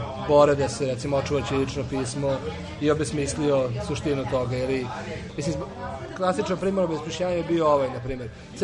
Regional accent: Serbia; born there; first language Serbian; ja sam Srbin koji je rođen u Srbiji, priča srpski jezik, piše, tako, učam da piše ćirilicom

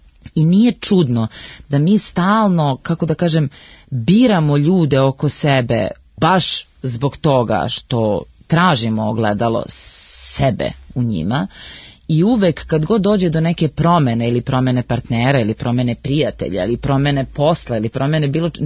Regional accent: Podgorica, Montenegro; Ja sam iz Podgorice, ja sam radila u Crnogorskom narodnom pozorištu.

